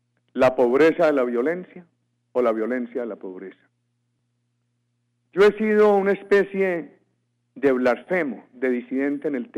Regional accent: Antioquia, Colombia; A mí como antioqueño me enorgullece mucho eso

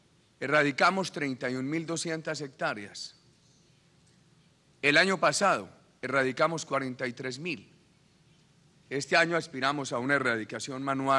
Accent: Colombia; Cuando en mi país en los años 60 se hablaba del tema de la droga, se dijo por parte de muchos que Colombia podía beneficiarse del tráfico

